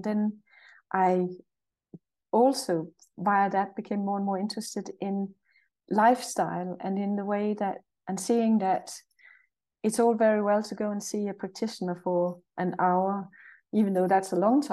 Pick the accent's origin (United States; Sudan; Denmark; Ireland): Denmark; Jutland; I'm Danish, and I come from Jutland in Denmark, and from really sort of countrified. To give you the perspective, my dad came from a place called Stony Place, and my mother came from a place called Turnip.